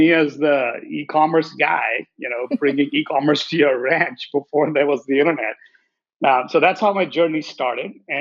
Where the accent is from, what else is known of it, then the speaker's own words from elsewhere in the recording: India; moved away as an adult; now in United States; So, I grew up in India and studied engineering over there. And after finishing up engineering, rather than just take another job, I was seeking an adventure.